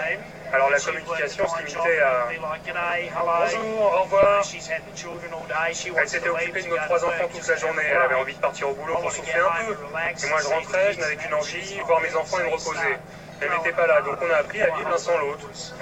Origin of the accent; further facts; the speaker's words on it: Queensland, Australia; Ce n'est pas comme chez moi, dans le Queensland, où je peux me permettre d'aborder une tablée de filles et d'entamer la conversation